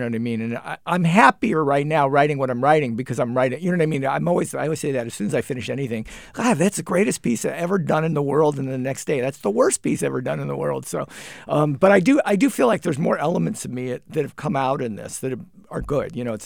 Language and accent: English; St. Louis, Missouri, United States; living in St. Louis, growing up in St. Louis.